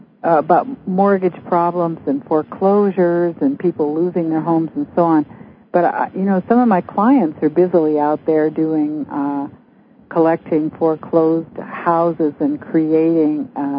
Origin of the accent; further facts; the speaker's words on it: Canada; I think it's the question I have as a Canadian thing.